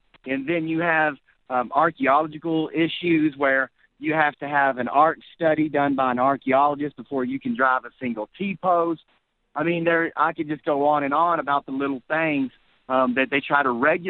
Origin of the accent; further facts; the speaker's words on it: Texas, United States; moved away as an adult; Well, I was born in Texas and was raised there. After I was married, my wife and I decided that we wanted to get away further out and live remote. And so we started shopping for ranches in the West.